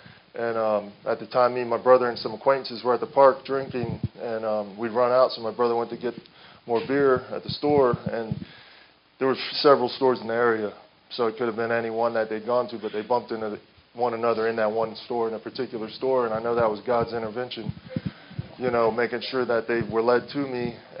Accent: Florida, United States; I'm from Manatee County. I grew up in a dysfunctional alcoholic family.

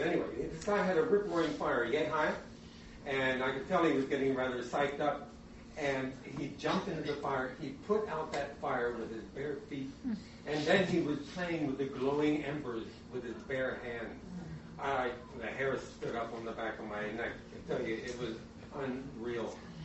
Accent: Pennsylvania, United States; we're both from Pennsylvania originally.

